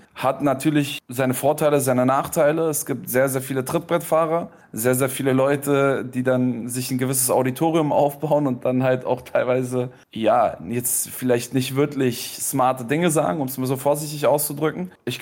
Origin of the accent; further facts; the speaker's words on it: Germany; dadurch, dass ich selber in Berlin bin. Ich bin Deutscher am Ende des Tages.